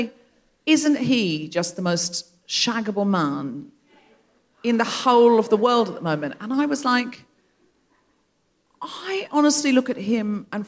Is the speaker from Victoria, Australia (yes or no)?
no; Gold Coast, Queensland, Australia; I am aware with this accent, I can't get away with my... But we have to remember I was raised on the Gold Coast